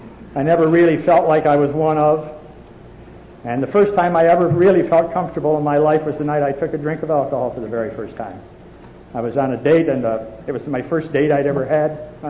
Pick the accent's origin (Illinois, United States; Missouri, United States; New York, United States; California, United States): New York, United States; also born or lived in Oregon; I am not a hick from Oregon. I happened to live in Oregon for a while. I'm a hick from New York State.